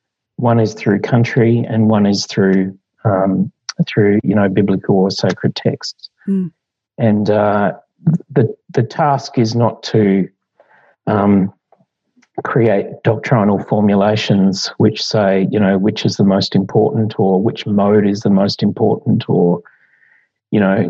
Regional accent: Tasmania, Australia; You can see I was brought up in Tasmania.

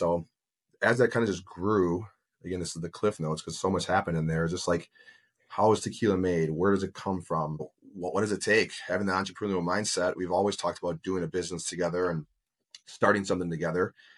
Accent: Wisconsin, United States; We're from Wisconsin, so it's me and two friends. We've been friends since second grade, elementary school, and always grew up being friends.

